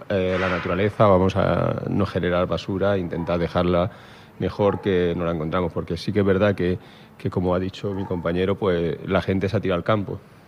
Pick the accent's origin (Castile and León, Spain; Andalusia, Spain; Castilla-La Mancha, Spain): Andalusia, Spain; Montoro; Yo soy de Montoro y mi pueblo es conjunto histórico-artístico, sí.